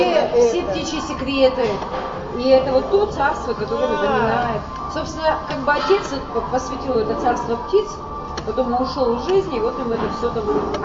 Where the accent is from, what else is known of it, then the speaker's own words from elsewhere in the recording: Siberia, Russia; я с Сибири родом, меня никогда не кусал клещ.